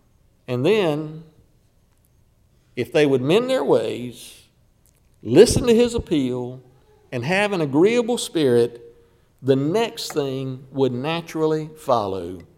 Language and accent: English; the South, United States; We're from the South. Let's say, be with you all.